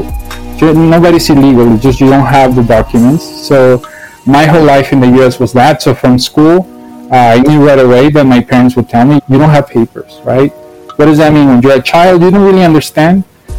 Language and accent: English; California, United States; moved away as an adult; also born or lived in Mexico; now in Lille, France; I was born in Mexico and grew up in the U.S. in California. I am 34 years old. And I am currently living in France.